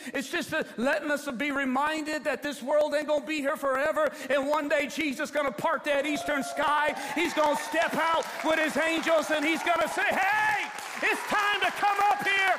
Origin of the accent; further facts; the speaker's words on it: Ecorse, Michigan, United States; My mom and dad, we had a peach tree growing up in Ecorse.